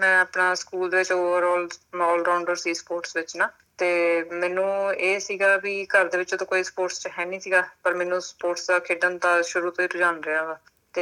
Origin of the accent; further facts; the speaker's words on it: Mohali, Punjab, India; moved away as an adult; also born or lived in Uttar Pradesh; now in Australia; ਤੇ ਉੱਦਾਂ ਮੇਰਾ ਜਨਮ ਯੂਪੀ ਦਾ ਆ, 1 ਸਾਲਾਂ ਦੇ ਸੀ ਜਦੋਂ ਆਪਣੇ ਮੋਹਾਲੀ ਮੇਰੇ ਘਰਦਿਆਂ ਨੇ ਘਰ ਬਣਾਇਆ ਸੀ